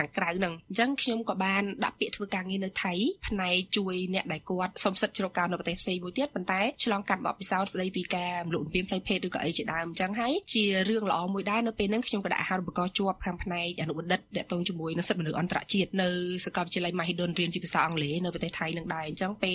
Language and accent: Khmer; Kampong Som, Preah Sihanouk, Cambodia; also born or lived in Kandal; ខ្ញុំកើតនៅខេត្តកណ្ដាលម្ដាយឪពុកខ្ញុំគឺសត្វតែអ្នកខេត្តកណ្ដាលទាំងអស់នៅស្រុកបុកកពូលប៉ុន្តែបន្ទាប់ពីគាត់រៀបការហើយគាត់ទៅនៅកំពង់សោមខ្ញុំរៀនចប់ថ្នាក់ទី12នៅកំពង់សោម